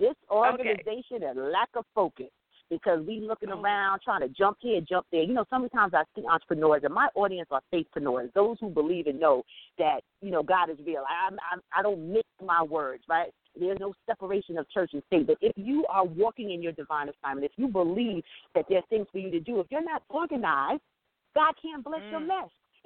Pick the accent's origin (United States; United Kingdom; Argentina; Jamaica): Jamaica; I'm West Indian. I'm from Jamaica.